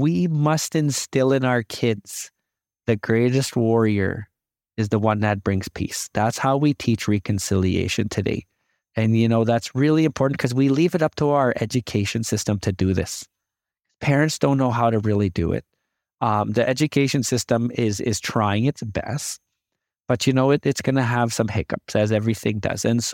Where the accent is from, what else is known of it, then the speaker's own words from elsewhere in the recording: Canada; As an Indigenous person, I love being a Canadian, but I'm also an Indigenous person.